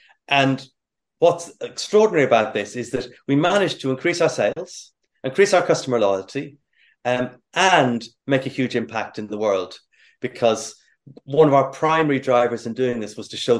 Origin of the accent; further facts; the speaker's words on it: Dublin, Leinster, Ireland; I grew up in Dublin. I started working in the local sweet shop at the age of 13.